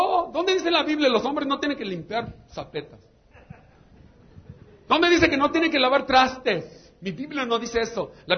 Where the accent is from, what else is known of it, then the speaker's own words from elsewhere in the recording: United States; now in Mexico; culpa que me criaron en el otro lado, porque mis padres me tuvieron allá. No es mi culpa, ¿no? Ya soy mexicano